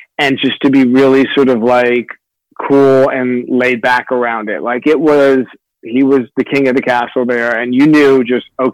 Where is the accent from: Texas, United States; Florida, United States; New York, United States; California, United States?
New York, United States; New York City; I was born in New York City. My parents are third generation New Yorkers. I was born in Queens. We lived in Jackson Heights roughly till I was around 9 years old. And then we moved into Manhattan.